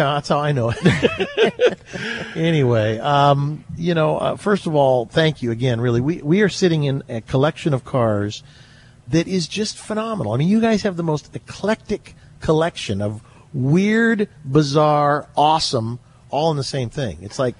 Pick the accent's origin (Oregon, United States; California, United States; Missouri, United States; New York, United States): Oregon, United States; I come from Oregon.